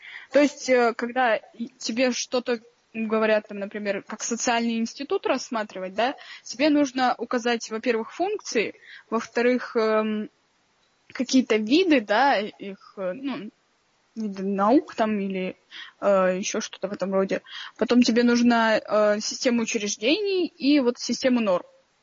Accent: Arkhangelsk, Arkhangelsk Oblast, Russia; now in Saint Petersburg, Russia; Я из Питера. Ну, я как бы из Архангельска, но переехала в Питер.

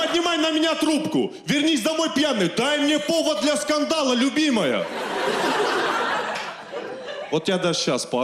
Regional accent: North Ossetia–Alania, Russia; now in Moscow, Russia; Я родился и вырос в Северной Осетии. Я воспитывался в православной семье как христианин, потому что Осетия — это православная республика.

